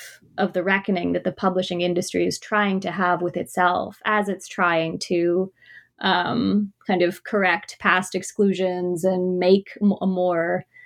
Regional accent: Toronto, Ontario, Canada; I was born and raised in Toronto, and as somebody who works in the arts in Canada

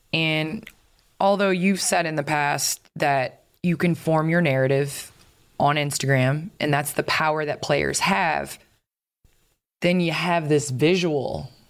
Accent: Chicago, Illinois, United States; and I grew up in Chicago, so I was trying to shoot like Michael Jordan, Scottie Pippen, BJ Armstrong, Ron Harper, all those guys.

